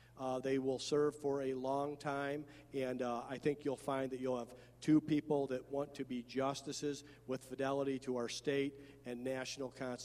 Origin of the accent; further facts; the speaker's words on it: Toledo, Ohio, United States; I grew up in Toledo. We didn't get out of Toledo very often.